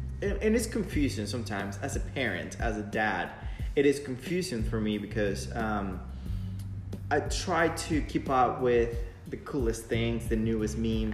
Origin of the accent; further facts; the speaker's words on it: Yucatán, Mexico; now in United States; I'm not born and raised in the United States, which makes a lot of difference. I was born and raised in South Mexico, specifically in the peninsula of Yucatan, close to Cancun, and technology was definitely different